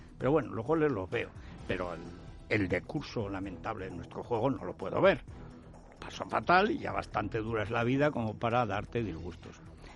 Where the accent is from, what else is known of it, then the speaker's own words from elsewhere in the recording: Barcelona, Catalonia, Spain; moved away; si además yo soy de Barcelona, o sea, también salgo de allí, o sea, vengo huyendo.